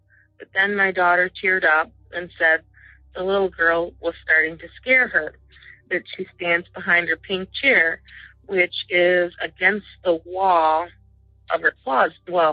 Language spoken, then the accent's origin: English; Michigan, United States; I am from Michigan.